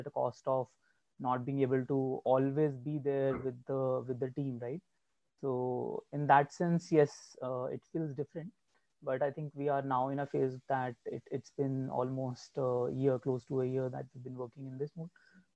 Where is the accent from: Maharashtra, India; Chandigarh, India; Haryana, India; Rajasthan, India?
Chandigarh, India; I'm actually based out of my hometown. So I'm originally from Chandigarh. So currently, staying with my parents.